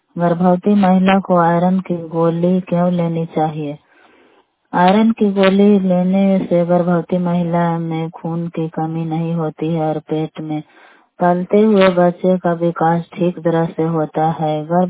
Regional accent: Bihar, India; मैं पाता पंचायत का रहने वाली हूँ, औरंगाबाद जिला के निवासी हूँ।

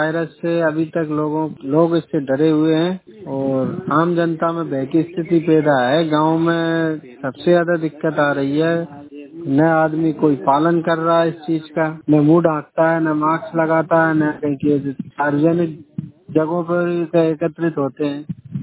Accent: Madhya Pradesh, India; मैं ऊपरी तहसील कुमरा जिला गुना मध्य प्रदेश के रहने वाले हैं।

